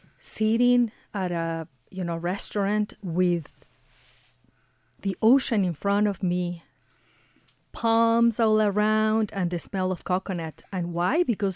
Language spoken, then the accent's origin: English; Ecuador; I am originally from Ecuador.